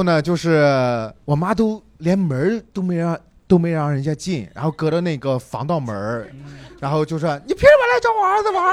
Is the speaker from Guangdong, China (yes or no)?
no; Shandong, China; 我真的就作为一个山东人，我们从小被灌输的就是说能进体制是最好的